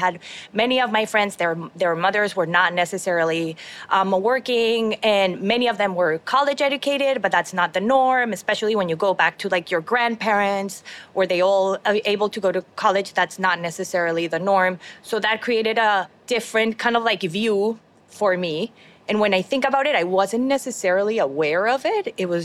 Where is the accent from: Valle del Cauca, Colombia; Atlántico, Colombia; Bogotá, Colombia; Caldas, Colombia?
Bogotá, Colombia; Bogota; I was Bogota. I was born and raised in Colombia in kind of like a traditional family.